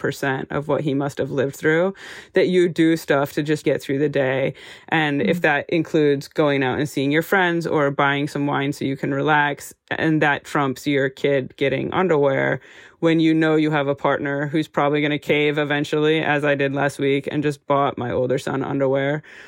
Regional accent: United States; because I'm American, I'm highly educated, I'm extremely organized.

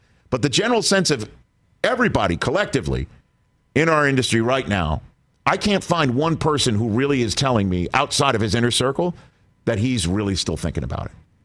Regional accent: Ohio, United States; because I want my own day in the sun in Ohio, my home state of Ohio.

